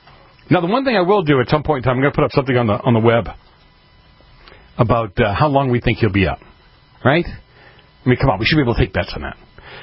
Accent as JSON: {"language": "English", "town": "Boston", "region": "Massachusetts", "country": "United States", "tie": "born or raised there", "said": "I grew up in Boston, and my joke has always been the Patriots couldn't win if the other team didn't show up, right?"}